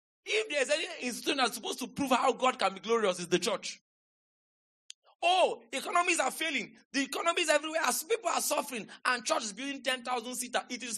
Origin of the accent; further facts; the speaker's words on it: Delta, Nigeria; born there; I was born in Delta State. They said I came from Isoko.